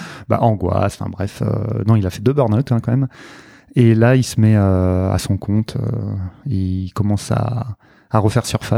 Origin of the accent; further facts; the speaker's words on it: Nantes, Pays de la Loire, France; born there; Alors, je suis né à Nantes.